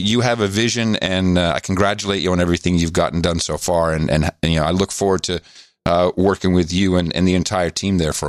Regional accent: Netherlands; I grew up in the Netherlands

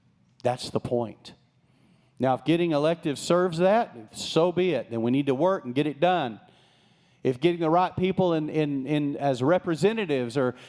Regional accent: Texas, United States; Remember, I was raised in West Texas. We had no water. We had stock tanks.

